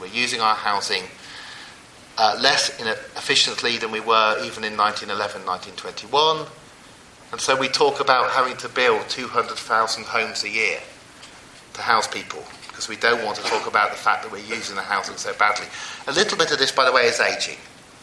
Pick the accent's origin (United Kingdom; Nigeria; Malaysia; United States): United Kingdom; Oxford, South East England; moved away as an adult; I grew up in Oxford. I left at 18. I've been back for 9 months. It's a really interesting ethnographic study to walk into the town you grew up, but into a different part of it.